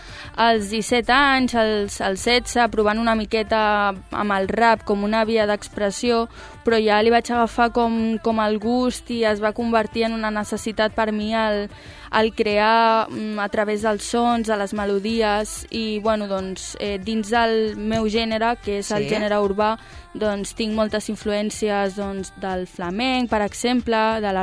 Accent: Catalonia, Spain; jo sóc catalana, estimo moltíssim Catalunya i la meva família doncs, ve del sud d'Espanya.

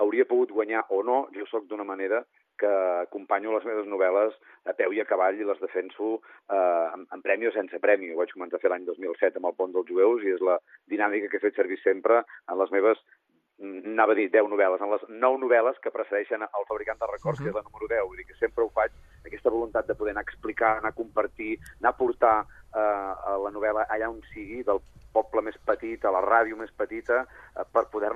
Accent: Besalú, Catalonia, Spain; Jo sóc fill de Besalú, això és un petit poble de les comarques de Girona, de la comarca de la Garrotxa

